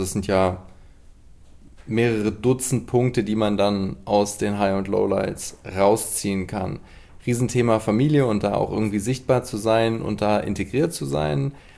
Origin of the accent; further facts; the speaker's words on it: Cologne, North Rhine-Westphalia, Germany; born there; Als gebürtiger Kölner